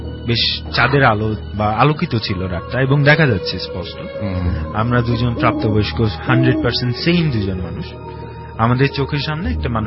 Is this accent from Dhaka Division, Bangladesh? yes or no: yes; Tangail, Dhaka Division, Bangladesh; ঘটনার শুরুর আগে বলি, আমার বেড়ে ওঠা হচ্ছে টাঙ্গাইল শহরে, টাঙ্গাইলে। সো একটা মফস্বল শহরে বড় হওয়ার ফলে আমি শহরে এবং গ্রামীণ দুটো জীবনের টেস্টই পেয়েছি